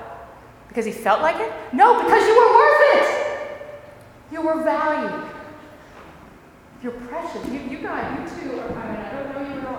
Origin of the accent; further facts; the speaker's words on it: United States; so pardon me, Australians, for saying this, because I'm American.